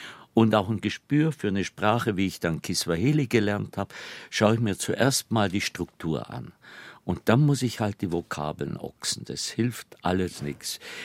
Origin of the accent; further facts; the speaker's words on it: Bavaria, Germany; accent: Allgäu dialect; Ich würde sagen, ich bin natürlich zweisprachig aufgewachsen, allgäuerisch und hochdeutsch.